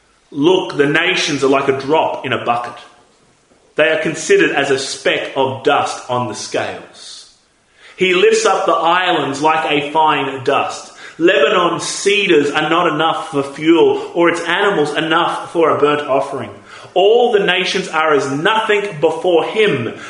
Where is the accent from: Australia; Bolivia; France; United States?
Australia; As an Australian, I'm a son of the empire.